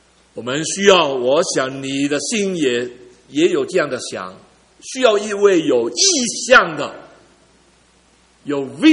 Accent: China; 我们是中国人，我们有为着祖国来祷告

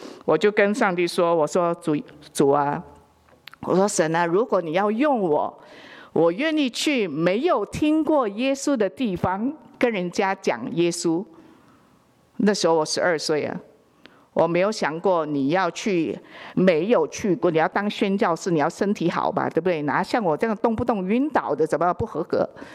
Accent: Philippines; 而且呢，这个中文还是有限公司，因为不是台湾长大的嘛，我是菲律宾长大的，又不是一个神学家

